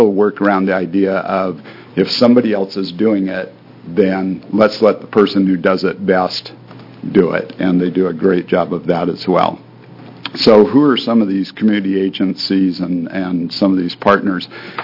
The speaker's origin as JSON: {"language": "English", "town": "Keizer", "region": "Oregon", "country": "United States", "said": "I'm actually not from Polk County. I'm from Kaiser"}